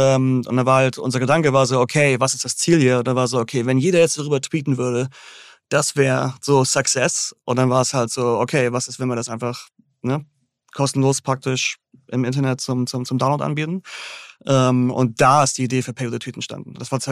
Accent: Großhansdorf, Schleswig-Holstein, Germany; Ja, ich bin aufgewachsen in Groß-Hansdorf, Endstation U1. Und dann bin ich in die Stadt gezogen, als ich irgendwie so 18 war oder so.

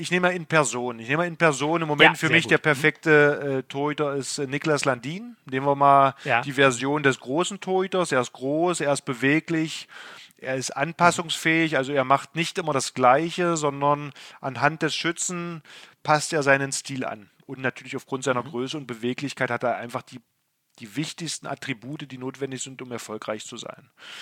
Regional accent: Magdeburg, Saxony-Anhalt, Germany; born there; also born or lived in Kiel; Magdeburg als meine Geburtsstadt, ganz klar, der ich aus Handballumfeld natürlich viel zu verdanken habe.

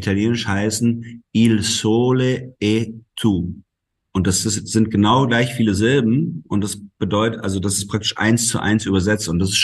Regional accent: Baden-Württemberg, Germany; ich bin im Schwarzwald in Süddeutschland aufgewachsen

